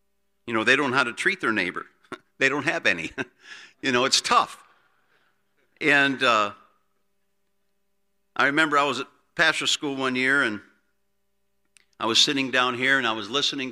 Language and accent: English; South Bend, Indiana, United States; I grew up in South Bend, Indiana, Church of 1,000.